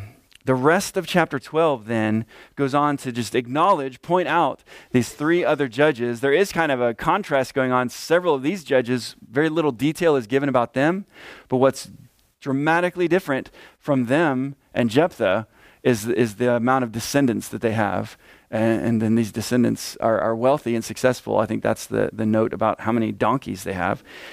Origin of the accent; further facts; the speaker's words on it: Florida, United States; I'm from Florida, but I was in seminary in Louisville.